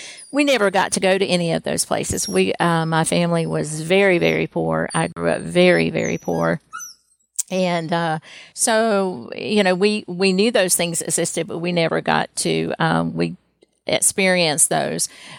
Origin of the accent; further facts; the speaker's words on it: Sylva, North Carolina, United States; born there; I was born in Sylvan, North Carolina, which is way up in the western part of North Carolina. About 20, 25 minutes away is Cherokee, North Carolina, which a lot of people know all about.